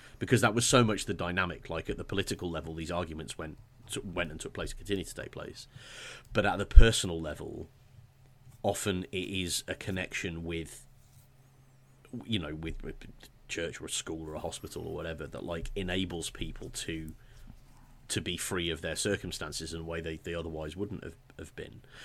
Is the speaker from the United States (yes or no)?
no; England, United Kingdom; I'm English and I'm Welsh.